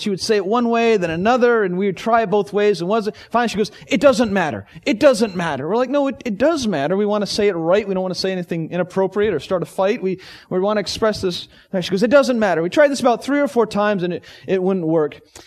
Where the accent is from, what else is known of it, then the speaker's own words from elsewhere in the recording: Connecticut, United States; I grew up in Connecticut. I was there from about 7 years old to 18. But it wasn't our home.